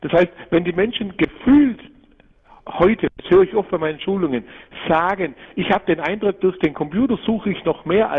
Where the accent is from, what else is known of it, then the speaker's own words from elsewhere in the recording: Baden-Württemberg, Germany; Ja, also richtig, man hört es an meiner Stimme. Ich bin Schwabe